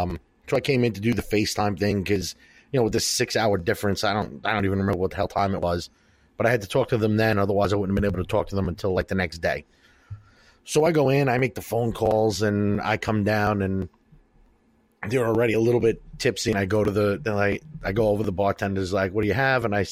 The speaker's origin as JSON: {"language": "English", "country": "United States", "said": "I'm from America, and in my country, we don't give a fuck about what your country thinks."}